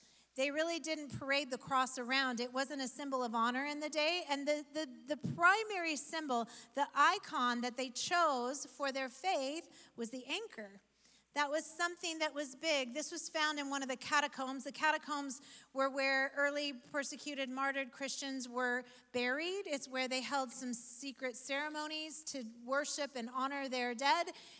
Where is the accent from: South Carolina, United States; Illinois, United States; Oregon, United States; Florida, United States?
Oregon, United States; also born or lived in Nebraska; But because I grew up in Oregon, where thunder and lightning is pretty rare, and it passes through quickly. But then we moved to Nebraska, Midwest, I know.